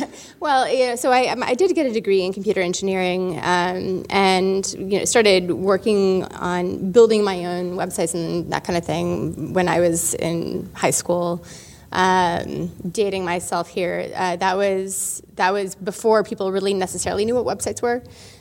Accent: San Francisco, California, United States; San Francisco.

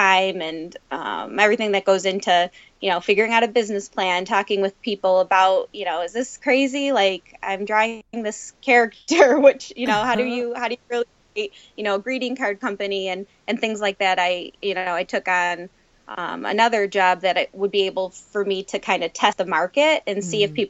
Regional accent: Rochester, New York, United States; I moved back to my hometown of Rochester, New York, and opened a small shop in the village of Spencerport.

